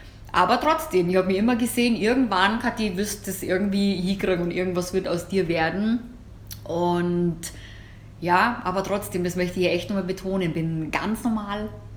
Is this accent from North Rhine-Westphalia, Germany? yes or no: no; Bavaria, Germany; komme ja eigentlich eher aus dem ländlichen Teil von Bayern. Also ich bin in der Nähe München aufgewachsen